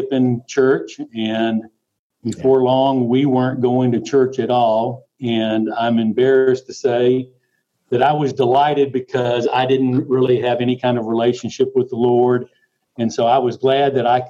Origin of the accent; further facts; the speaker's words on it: Macon, Georgia, United States; I grew up in Macon, Georgia. We were cradle Catholics.